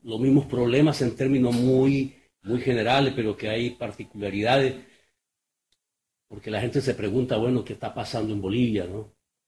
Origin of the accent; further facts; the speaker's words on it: Colombia; moved away as an adult; now in Seville, Spain; soy colombiano, llevo 11 años aquí en Sevilla, exiliado político, militante político y social en mi país desde el año 1972